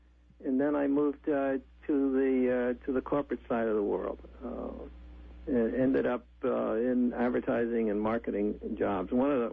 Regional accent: Manhattan, New York, United States; I grew up in Manhattan, and I grew up in a neighborhood that was predominantly refugee Jewish, and we were Roman Catholic, German and Austrian immigrants

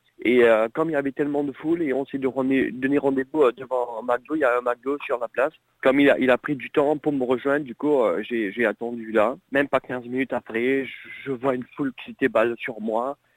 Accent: Mauritius; now in France; Je suis mauricien, mais je vis en France. J'ai des amis, j'ai toute ma vie en France, mais... J'ai aussi de la famille, ma mère habite à Maurice.

